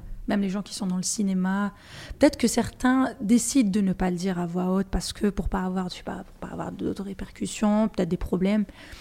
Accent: Algiers, Algiers Province, Algeria; moved away; donc je suis native d'Alger Centre, de Bab El Oued, ce grand quartier super connu même dans l'histoire algérienne.

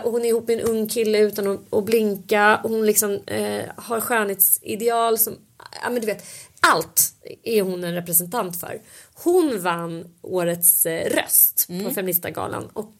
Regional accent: Stockholm, Stockholm County, Sweden; när jag växte upp då på Söder och hamnade där på Södra Latin till slut

